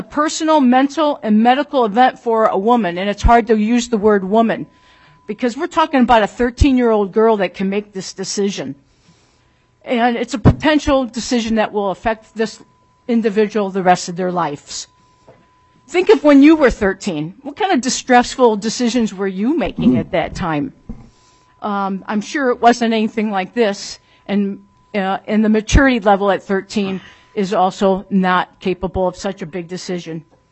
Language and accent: English; South St. Cloud, United States; I ask for your support also because of the fact that I'm from South St. Cloud, and there is a lot of sex trafficking going on.